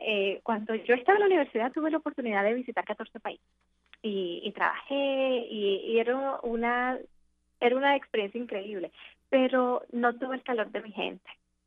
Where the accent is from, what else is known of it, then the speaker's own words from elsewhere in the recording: Chelsea, Massachusetts, United States; Yo me crié en Chelsea. Yo nací en Cambridge, pero allí me crié.